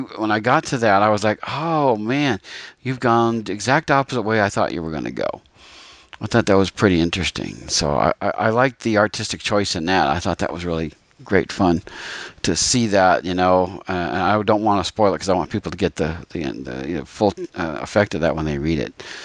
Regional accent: Scranton, Pennsylvania, United States; Yeah, I grew up in Scranton, Wilkes-Barre area.

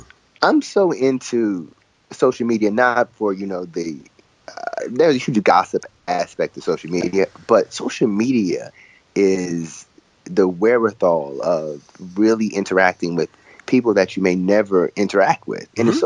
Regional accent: United States; accent: American; These gorgeous names that I struggle to pronounce in my American accent.

